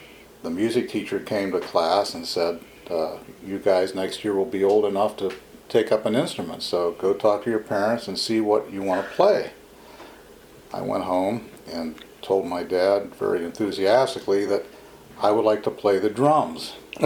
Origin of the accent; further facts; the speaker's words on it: Butler, Pennsylvania, United States; Well, I grew up in Butler. I was born and raised in Butler.